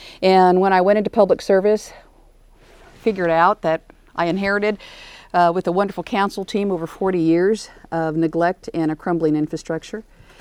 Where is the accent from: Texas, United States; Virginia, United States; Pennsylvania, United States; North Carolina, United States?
Texas, United States; Corpus Christi; having been born and raised in Corpus Christi, it's been a great journey.